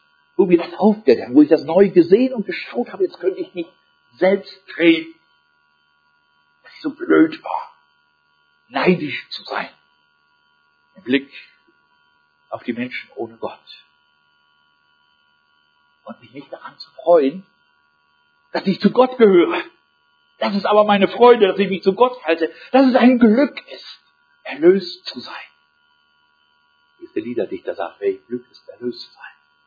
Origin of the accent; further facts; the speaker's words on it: Germany; so ungefähr wie in den 50er Jahren bei uns hier in Deutschland in der Nachkriegszeit. Ich kann mich daran erinnern, dass ich da als Kind in die Erholungsferien geschickt wurde